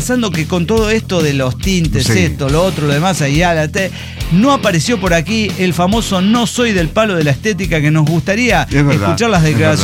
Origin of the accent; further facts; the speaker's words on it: Mexico; Creo que tuve mucha suerte de empezar a oírlos en el mismo año que fue el aterrizaje en mi país